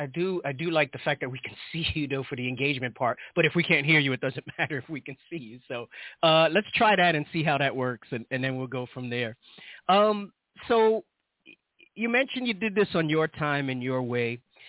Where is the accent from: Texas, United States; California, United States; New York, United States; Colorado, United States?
New York, United States; Bronx; moved away as an adult; now in Phoenix, United States; I'm from the Bronx as well. I'm a lifelong Bronx native. I'm here in Phoenix, Arizona now for the past 5 years, but I lived all my life in the Bronx as well.